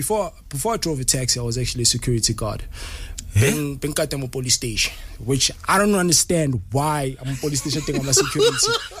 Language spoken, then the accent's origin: English; Katlehong, Gauteng, South Africa; born there; I was born in Katlehong. I'm not sure, because I mean, I don't know my mom.